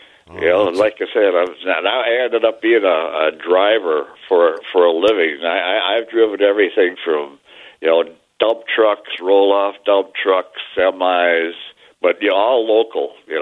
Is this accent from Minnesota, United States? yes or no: yes; St. Paul, Minnesota, United States; now in Andover, United States; Yeah, say I'm 77 years old, and back in the early 70s, I was raised in St. Paul, and one of my best buddies moved out to Colorado, and I'd never been to Colorado.